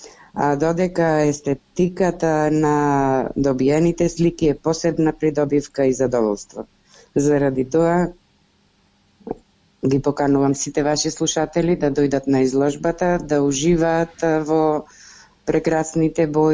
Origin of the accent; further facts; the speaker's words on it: Prilep, Pelagonia, North Macedonia; од Прилеп.